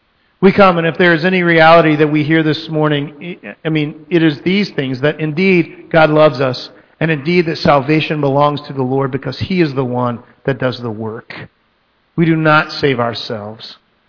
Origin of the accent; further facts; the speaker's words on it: Texas, United States; I grew up in Texas. I was about 4 years old the first time I saw like a 6 foot long snake.